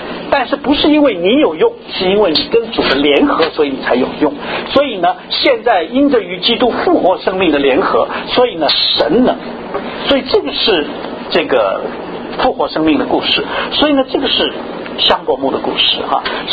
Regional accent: China; 我们中国人的英雄那个鲁智深是要3拳才打死一个人

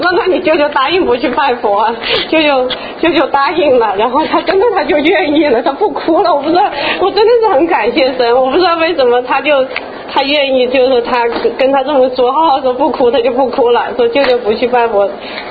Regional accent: Guilin, Guangxi, China; 我原来准备的是去见我那些高中同学啊，因为我就是在桂林长大的嘛，我的好多高中同学就分回来也就分在桂林

